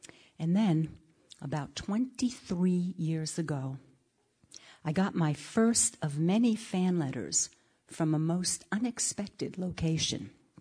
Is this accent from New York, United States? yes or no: yes; Bronx, New York, United States; born or raised there